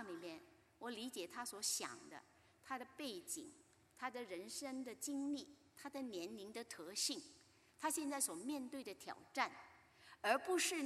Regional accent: China; 我们中国人应该很 很熟悉的哈，我们的孔子儒家啊

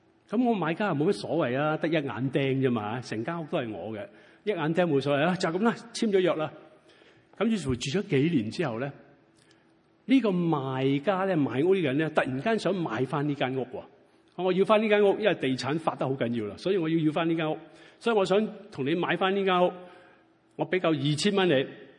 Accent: China; 我哋中國人有句説話：萬惡咩啊？萬惡淫為首啊，都有我哋嘅道理啊

